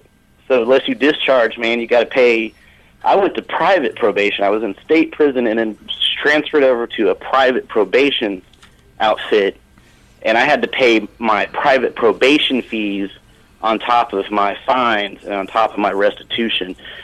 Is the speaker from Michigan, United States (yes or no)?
no; Tulsa, Oklahoma, United States; I'm from Tulsa, Oklahoma.